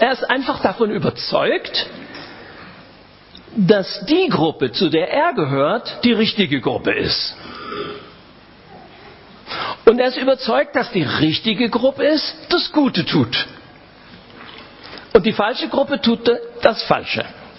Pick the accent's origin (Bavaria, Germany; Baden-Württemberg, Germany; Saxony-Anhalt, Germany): Saxony-Anhalt, Germany; Friedensau; in Friedensau, wo ich herkomme